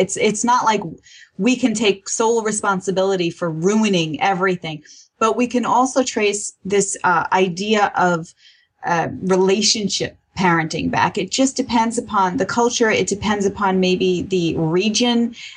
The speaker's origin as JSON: {"language": "English", "town": "Brooklyn", "region": "New York", "country": "United States", "tie": "born or raised there", "said": "I grew up in Brooklyn, New York. I'm just not a very quiet person."}